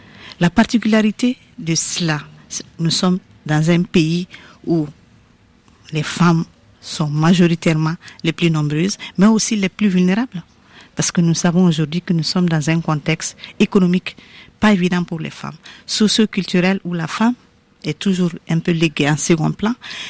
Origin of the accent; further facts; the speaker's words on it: Mali; Je suis africaine, je suis malienne